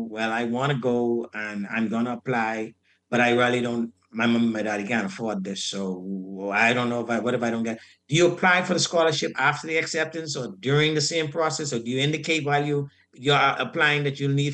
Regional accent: Grand Bahama, Bahamas; now in New Providence, Bahamas; I stayed at the College of Bahamas dorms when I came from Grand Bahama to go to the College of Bahamas.

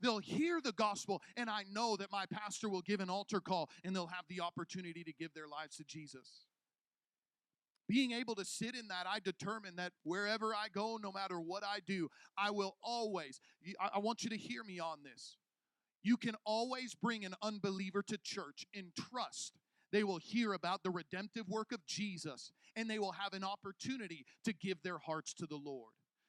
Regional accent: Illinois, United States; Now, I grew up in Illinois. We've got snow there.

